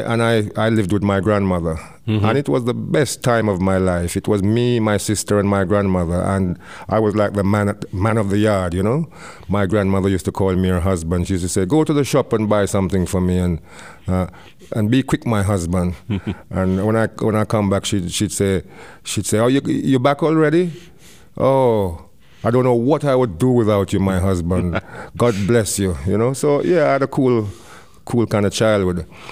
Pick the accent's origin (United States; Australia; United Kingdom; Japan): United Kingdom; England; the experiences of my generation of black youth growing up in England in a kind of a racist environment.